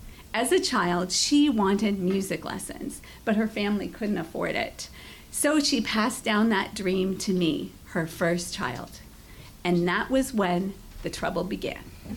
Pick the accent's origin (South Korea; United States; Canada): South Korea; Seoul; I grew up in Seoul, South Korea, with my self-made physician parents.